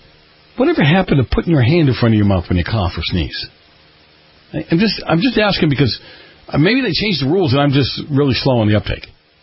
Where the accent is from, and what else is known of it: Boston, Massachusetts, United States